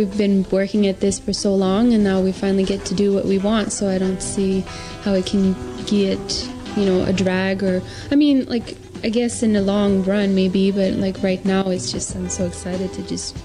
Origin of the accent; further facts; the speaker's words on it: Canada; because it's our first album and we're Canadian